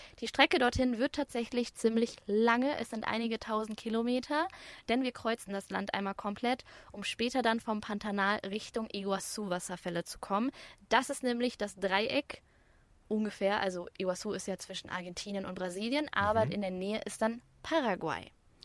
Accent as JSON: {"language": "German", "country": "Uruguay", "said": "als die Leute mich früher gefragt haben, von wo bist du oder deine Familie oder dein Ursprung oder sowas, da habe ich gesagt, ja, aus Uruguay."}